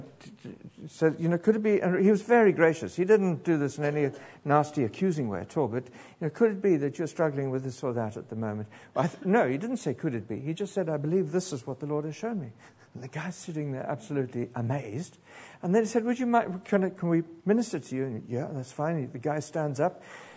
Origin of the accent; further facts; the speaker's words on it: South Africa; I'm not British, I'm South African, but don't be so British.